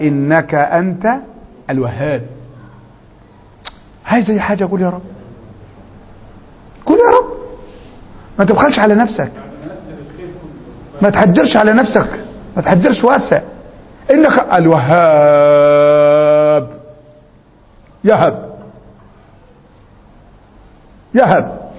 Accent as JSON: {"language": "Arabic", "region": "Upper Egypt", "country": "Egypt", "said": "عندنا في الصعيد في قريتنا"}